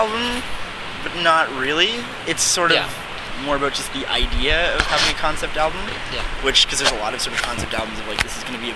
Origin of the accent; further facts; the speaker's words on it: Toronto, Ontario, Canada; me growing up in Toronto when I was younger